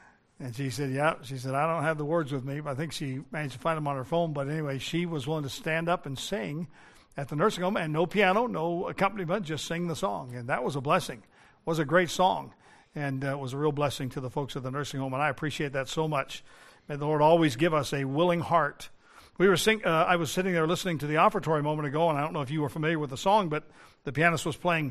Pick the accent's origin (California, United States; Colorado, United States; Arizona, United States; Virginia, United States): Colorado, United States; Because I grew up in Colorado and the Rocky Mountains and went to a camp called Camp Idrahaji.